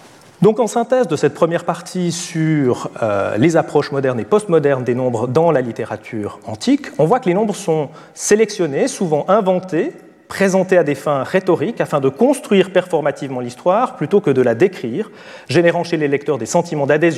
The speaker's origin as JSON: {"language": "French", "country": "Switzerland", "said": "bon, parce que je viens de Suisse"}